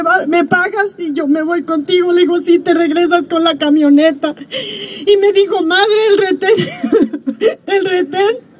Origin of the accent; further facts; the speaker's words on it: Puebla, Mexico; yo no soy de acá, soy de la de Puebla.